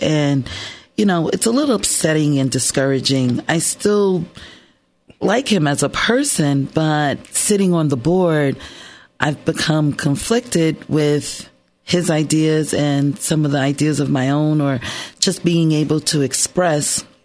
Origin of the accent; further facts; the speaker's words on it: Monticello, New York, United States; I was born and I was raised in Monticello.